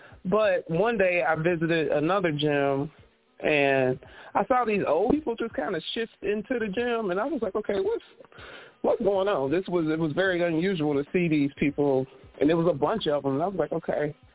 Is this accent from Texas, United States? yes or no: no; Cincinnati, Ohio, United States; But I always was a fan of boxing because I am from Cincinnati. It's a real boxing town that breeds world champions, and that pedigree cannot be dismissed.